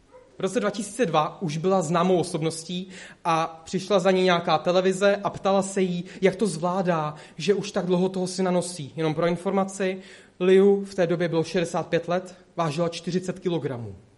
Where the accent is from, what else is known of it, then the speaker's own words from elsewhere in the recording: Úpice, Hradec Králové Region, Czechia; A jsem vlastně z Úpice, to jsou východní Čechy, pod Krkonoší.